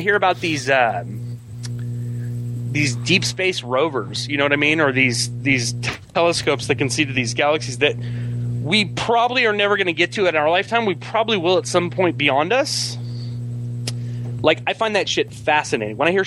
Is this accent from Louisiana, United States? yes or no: no; Huntington Beach, California, United States; Okay, I grew up in Huntington Beach, and I was afraid to surf ever since I saw Jaws.